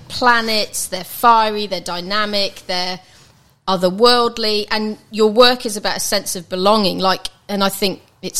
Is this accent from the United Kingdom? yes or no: yes; South West England, United Kingdom; Because I'm from the Cotswolds